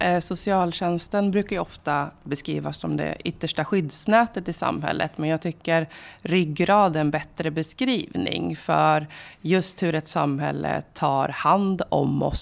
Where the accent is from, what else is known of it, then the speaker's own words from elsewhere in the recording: Valdemarsvik, Östergötland, Sweden; also born or lived in Huddinge; Vi flyttade tillbaka till Östergötland förra året. Jag kommer ju från Valdemarsvik, eller Rullarum utanför Valdemarsvik ursprungligen. Och sen har vi bott i Huddinge utanför Stockholm i ett tiotal år. Men nu var det dags att komma hem till Östergötland igen.